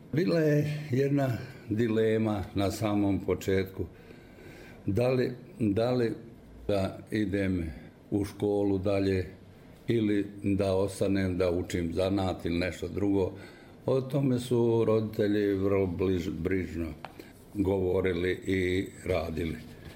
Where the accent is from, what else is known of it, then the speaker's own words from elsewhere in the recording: Čelinac, Republika Srpska, Bosnia & Herzegovina; born there; Rođen sam u Čelincu, kasnu jesen, 1931. godine, od oca Nikole i majke Vide.